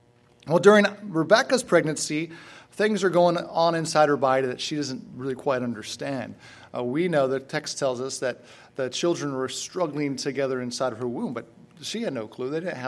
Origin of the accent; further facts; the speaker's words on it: Virginia, United States; moved away as an adult; But originally I'm from Virginia. About 2 years ago, moved my family, packed up 4 kids, a dog, 2 cats into a van, traveled cross country.